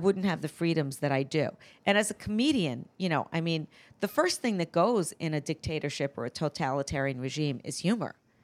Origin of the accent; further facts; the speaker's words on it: New York, United States; I would say I feel a sense of community more as a New Yorker than a Jew.